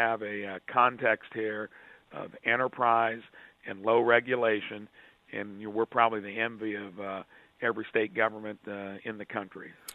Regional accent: Indiana, United States; born there; Thank goodness I was born in Indiana.

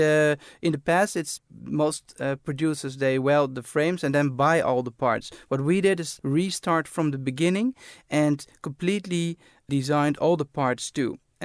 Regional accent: Amsterdam, North Holland, Netherlands; The idea of Van Moof popped up, actually, we're from Amsterdam, but the idea popped up in New York.

